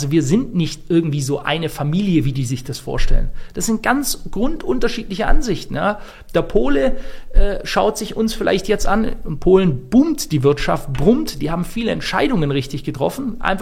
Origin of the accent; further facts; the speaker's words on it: Baden-Württemberg, Germany; Ich bin ja Schwabe.